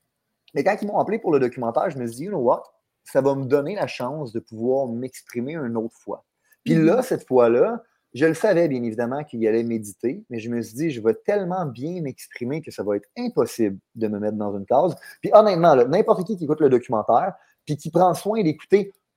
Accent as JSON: {"language": "French", "country": "Canada", "lives_now": "United States", "said": "je me suis dit, je suis peut-être plus américain que je suis canadien. Puis honnêtement, je me sens tellement bien ici."}